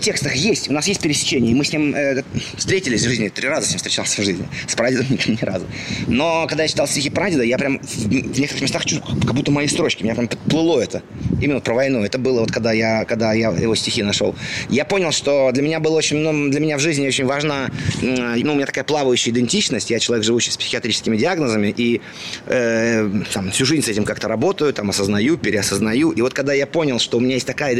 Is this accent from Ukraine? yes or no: no; Moscow, Russia; Я родился в Москве, вот, жил в Москве.